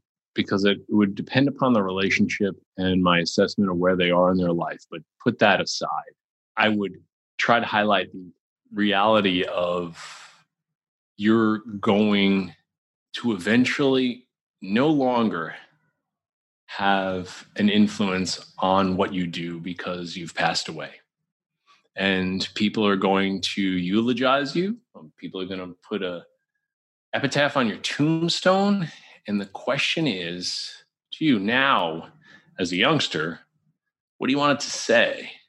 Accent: New York, United States; I'm also kind of a Weisenheimer, and I'm like a New Yorker.

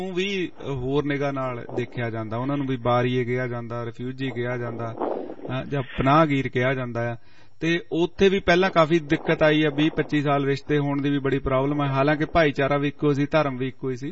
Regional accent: Punjab, India; ਪੰਜਾਬ ਦੀ example ਲੈ ਲਈਏ ਕਿ ਅਸੀਂ ਉੱਥੋਂ ਦੇ ਜੰਮੇ ਪਲੇ ਆ

